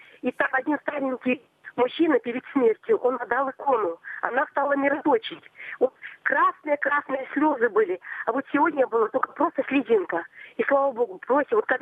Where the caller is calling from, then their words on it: Novomoskovsk, Tula Oblast, Russia; Я звоню из Тульской области, город Новомосковск. Вот